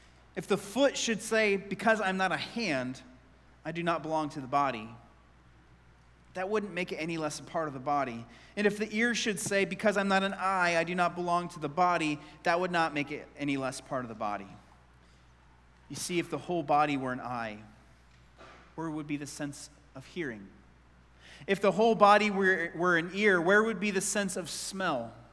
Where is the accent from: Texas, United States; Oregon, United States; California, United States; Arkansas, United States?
Oregon, United States; Bend; And Wade was a member of my church growing up in Bend.